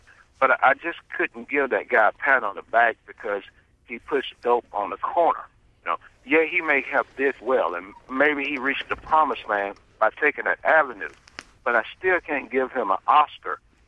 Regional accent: Memphis, Tennessee, United States; now in Alabama, United States; I'm calling from Alabama, and being a Memphis man, my parents taught me when I left home, I represented them.

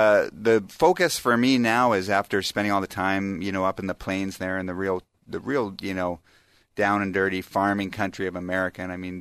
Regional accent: Idaho, United States; You're growing up in Idaho, there wasn't much to do, you know, when it wasn't ski season.

